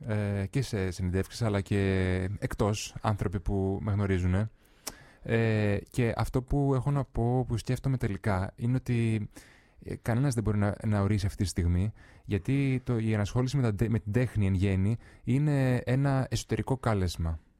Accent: Kalamaria, Central Macedonia, Greece; Μια απλή γειτονιά είναι εκεί πέρα. Πολύ ησυχή και όμορφη της Καλαμαριάς εκεί που μεγάλωσα.

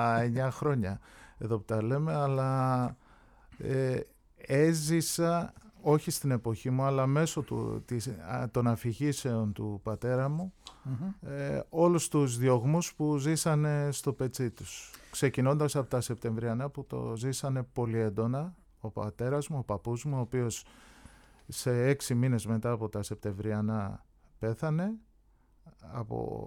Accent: Istanbul, Turkey; Εγώ γεννήθηκα και μεγάλωσα στην Κωνσταντινούπολη, στην περιοχή Τζιχαγκίρ, Ταξίμ. Είναι μια συνοικία που την κατοικούν Έλληνες της Κωνσταντινούπολης

